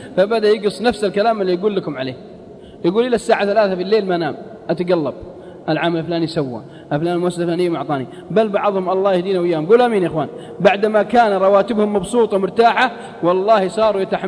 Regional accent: Al-Qassim, Saudi Arabia; accent: Qassimi; على لهجتنا القصيم ما ادري عاد ايش يقولون عندكم

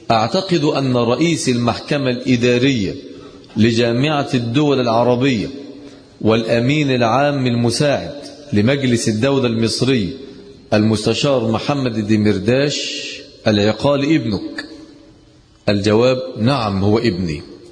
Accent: Egypt

